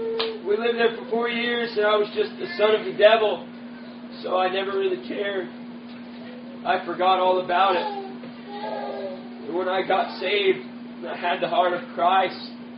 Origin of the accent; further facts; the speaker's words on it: United States; I'm not sure if that's just because we're American citizens.